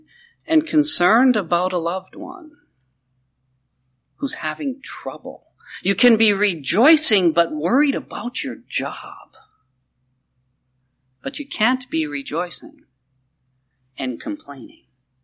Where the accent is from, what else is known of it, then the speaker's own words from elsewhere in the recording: Midwest, United States; I came from the Midwest, and man, having a motorhome out there was a status symbol.